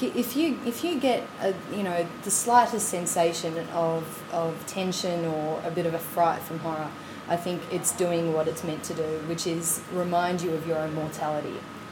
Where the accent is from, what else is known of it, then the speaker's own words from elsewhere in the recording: Australia; accent: Australian; But my character's name's Danielle. And I get to keep my Australian accent, which is good.